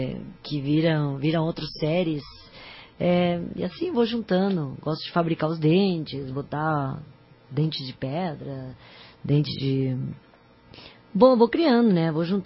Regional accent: Paraguay; uma argila que eu trago do Paraguai, do Lago Azul de Ipacaraí, onde me criei, né. Eu cresci nesse lago, um lago místico

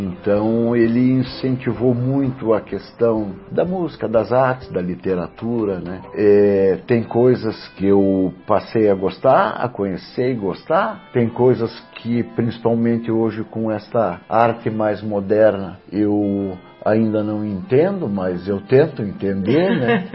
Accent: Medianeira, Paraná, Brazil; born there; Não, eu nasci em Medianeira.

